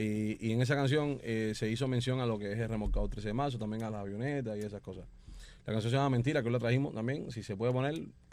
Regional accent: Guanabacoa, Havana, Cuba; Yo soy de Guanabacoa y casi todo el mundo era de Guanabacoa.

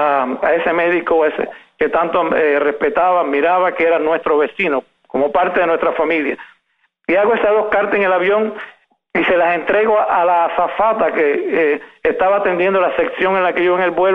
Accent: Cuba; moved away; Y yo desde que salí de Cuba siempre tuve eso en mente, inclusive estando en Cuba ya hacía algunas cosas, a pesar de mi corta edad

